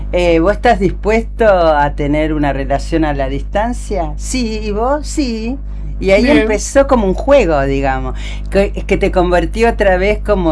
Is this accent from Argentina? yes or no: yes; Buenos Aires Province, Argentina; also born or lived in Neuquén; Yo nací en Neuquén, capital, pero de muy chiquita nos vinimos al Gran Buenos Aires.